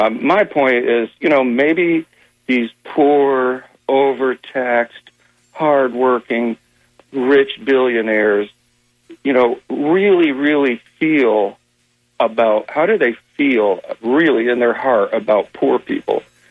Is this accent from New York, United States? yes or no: no; Danbury, Connecticut, United States; When I grew up in Danbury, Connecticut, I remember delivering papers to the poor houses.